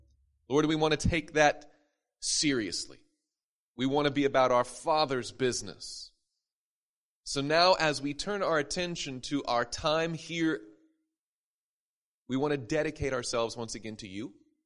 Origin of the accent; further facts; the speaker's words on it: Madison, Tennessee, United States; She's from my hometown of Madison, Tennessee. And when I grew up in the Seventh Adventist Church.